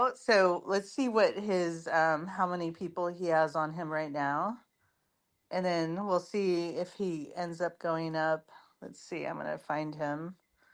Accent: California, United States; like, because I'm from California, so it's like an Ugg is like a thing.

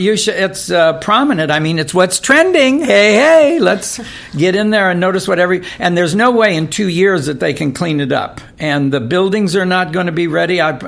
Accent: Tampa, Florida, United States; If they take you down to Florida, I'm from Tampa, Florida, we had a fishing reporter on the news.

